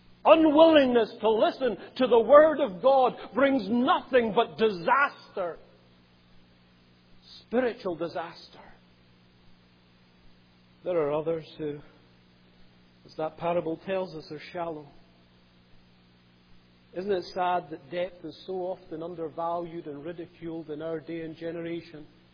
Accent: Scotland, United Kingdom; as I come from Scotland, that the sun can bake the ground hard.

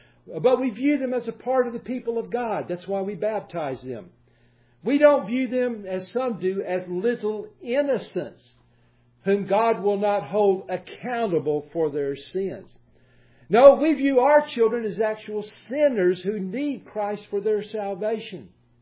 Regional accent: Arkansas, United States; because I'm from Arkansas. I was going to college in Mississippi State, near the Alabama border. So I was going to be far away from home.

